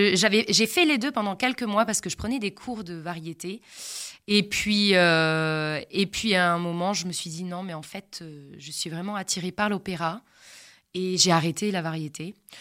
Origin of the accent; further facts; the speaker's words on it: Grenoble, Auvergne-Rhône-Alpes, France; Alors, je viens de la région de Grenoble, dans les Alpes, et j'ai grandi là-bas, dans la belle montagne.